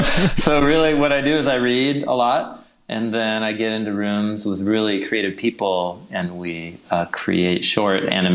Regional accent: Portland, Oregon, United States; I hail from Portland, Oregon, where I have a few too many jobs

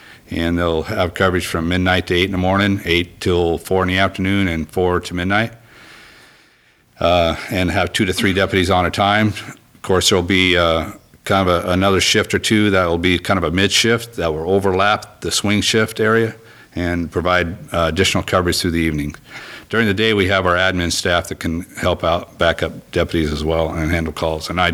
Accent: Gold Beach, Oregon, United States; I was born and raised here in Gold Beach, and I've been with law enforcement in Curry County for 24 years

